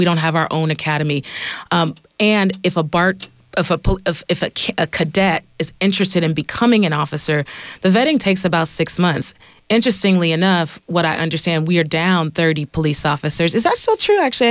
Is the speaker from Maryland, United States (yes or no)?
no; San Francisco, California, United States; also born or lived in West Oakland; now in Richmond, United States; I'm from the Fillmore, got pushed out of San Francisco, moved to West Oakland, was there for 15 years. I just moved to Richmond.